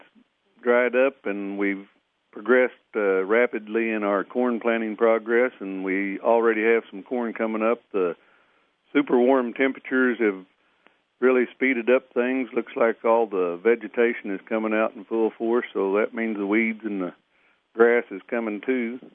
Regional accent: Dexter, Missouri, United States; from Dexter in southeast Missouri

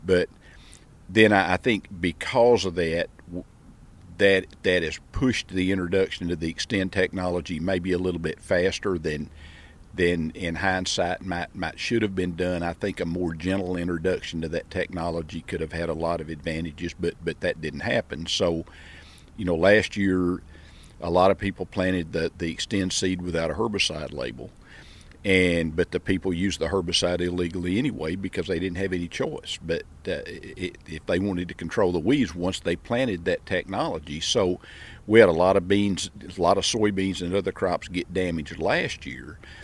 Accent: Arkansas, United States; I'm from Arkansas.

